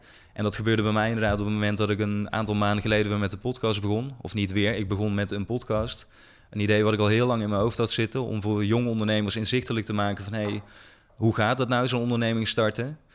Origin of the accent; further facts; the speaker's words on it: Weert, Limburg, Netherlands; toen werkte ik in een magazijn in Weert, waar ik ben opgegroeid. Een klein dorp in de buurt van Eindhoven.